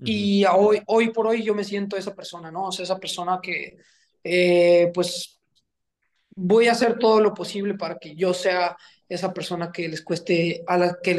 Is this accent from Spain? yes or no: no; Mexico; Somos cuatro mexicanos.